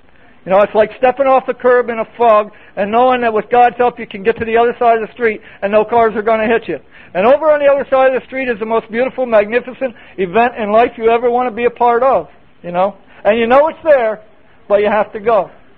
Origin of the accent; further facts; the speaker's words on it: Pennsylvania, United States; I was able to go to my hometown in Pennsylvania.